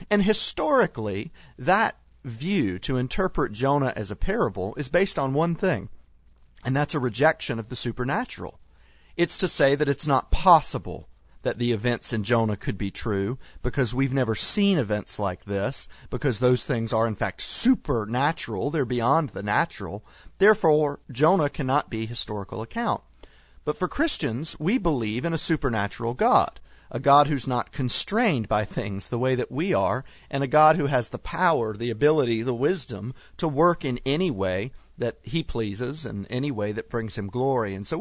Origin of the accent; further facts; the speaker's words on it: Atlanta, Georgia, United States; born there; no, I was born in Atlanta, in the city proper.